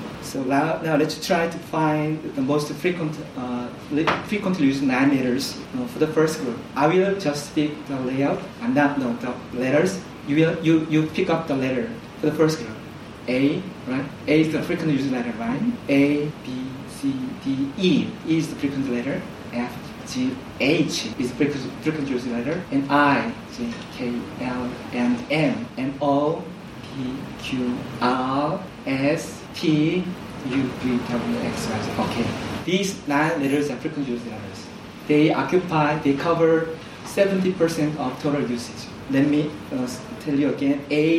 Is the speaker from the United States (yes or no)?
no; South Korea; English is a second language; from Korea, and nice to meet you.